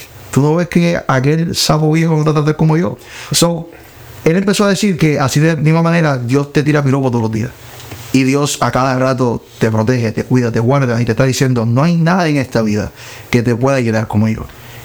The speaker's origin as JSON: {"language": "Spanish", "town": "San Juan", "country": "Puerto Rico", "tie": "born or raised there", "said": "¿Dónde crecí? San Juan, Puerto Rico. Llevo ahí toda mi vida. No sé mucho que contarle mi historia de juventud. Soy de San Juan, Puerto Rico. Me moví como 6 veces, fíjate, sí, de casa."}